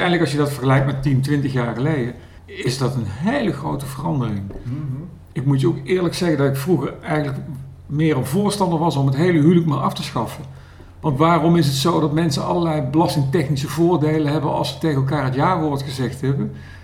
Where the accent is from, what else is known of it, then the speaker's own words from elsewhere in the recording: Eindhoven, North Brabant, Netherlands; Kom ik natuurlijk niet vandaan, dan kom ik uit Eindhoven.